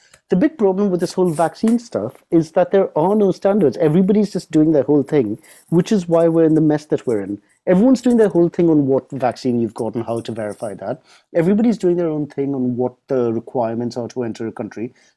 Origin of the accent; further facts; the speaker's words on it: United Kingdom; If I go in there as a Brit with my NHS app